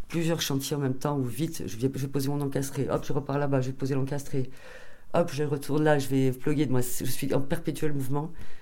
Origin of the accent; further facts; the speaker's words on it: Saint-Antonin-Noble-Val, Occitanie, France; je suis pas née à Saint-Antonin. Je suis arrivée toute petite à Saint-Antonin.